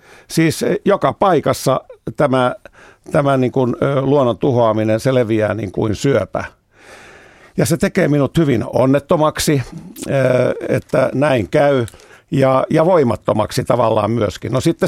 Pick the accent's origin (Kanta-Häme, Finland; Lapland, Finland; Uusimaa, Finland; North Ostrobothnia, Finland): Uusimaa, Finland; Helsinki; No mä olen paljasjalkainen helsinkiläinen